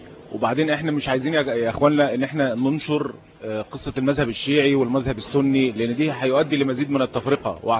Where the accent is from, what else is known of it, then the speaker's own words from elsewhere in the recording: Egypt; طبعا احنا كمصريين لا نقبل اي تدخل في الشؤون الداخلية المصرية